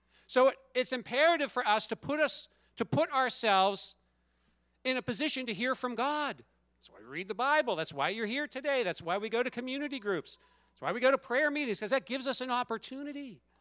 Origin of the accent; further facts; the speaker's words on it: Du Bois, Pennsylvania, United States; I'm not a city boy. I grew up in Du Bois, went to school at Dartmouth. I'm a small town kind of person.